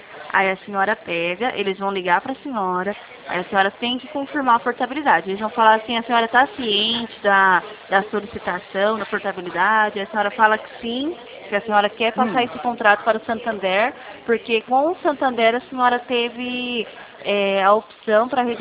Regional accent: Limeira, São Paulo, Brazil; eu sou de Limeira, né?

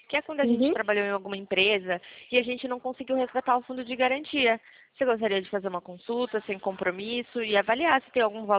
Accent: São Carlos, São Paulo, Brazil; Eu sou da cidade de São Carlos, interior de São Paulo

